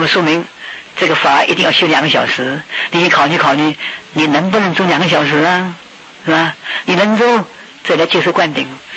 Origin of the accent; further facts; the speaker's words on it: Shanghai, China; 误举是我们上海话